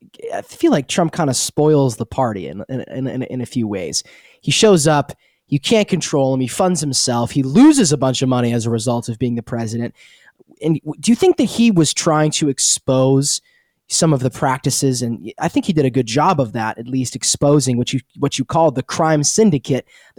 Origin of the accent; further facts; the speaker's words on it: Grand Rapids, Michigan, United States; I'm from Grand Rapids, so I live in Grand Rapids right now.